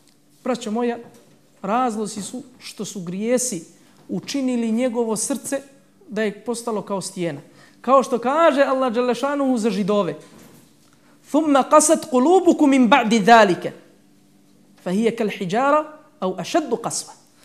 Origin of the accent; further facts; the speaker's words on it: Bosnia & Herzegovina; Ako se iko ikad pitao od vas, a sigurno jeste, svi potičemo iz Bosne i Hercegovine. I svima nam je matica Bosna i Hercegovina.